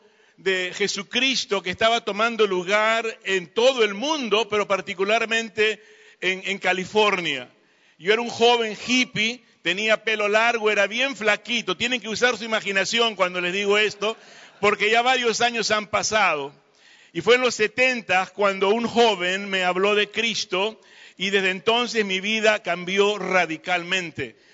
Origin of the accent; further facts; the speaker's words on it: Peru; soy del Perú y quiero que me digan cuándo fue la última vez que un peruano visitó Cuernavaca